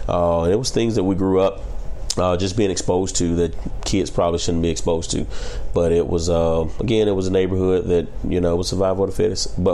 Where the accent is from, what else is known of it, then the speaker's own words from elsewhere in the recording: Decatur, Georgia, United States; Grew up in Atlanta, Georgia. So I actually grew up in Decatur, and it was kind of funny because I grew up on Midway, and the next street over was Atlanta. So I grew up in Decatur, and the next street was Atlanta.